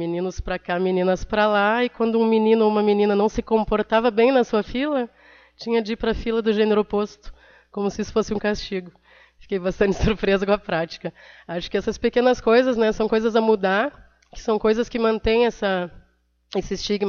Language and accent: Portuguese; Porto Alegre, Rio Grande do Sul, Brazil; now in Montenegro, Brazil; cheguei em Montenegro em 2013, eu sou de Porto Alegre